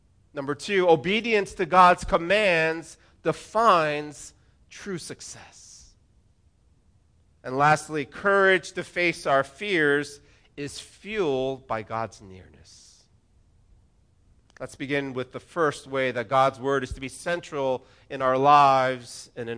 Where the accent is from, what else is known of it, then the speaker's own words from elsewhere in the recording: New Jersey, United States; also born or lived in Virginia; I grew up in New Jersey. I've lived in Virginia the last 22 years prior to coming to Restoration.